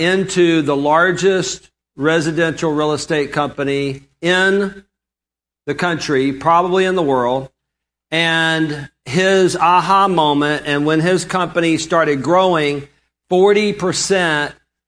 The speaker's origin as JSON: {"language": "English", "region": "Alabama", "country": "United States", "said": "I'm from Alabama. Listen, we can turn a one-syllable word into 7 syllables"}